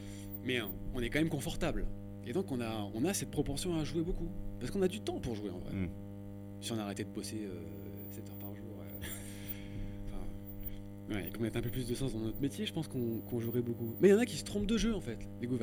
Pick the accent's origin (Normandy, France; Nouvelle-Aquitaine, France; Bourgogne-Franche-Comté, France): Nouvelle-Aquitaine, France; La Rochelle; La Rochelle, hein, ouais, j'ai grandi à La Rochelle.